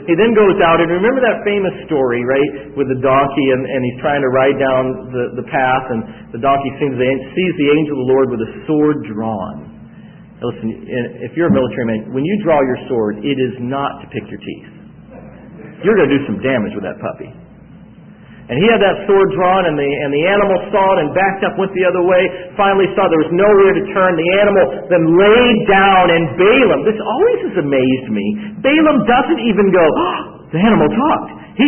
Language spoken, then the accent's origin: English; Southern United States, United States; accent: southern; That's my southern accent, sorry.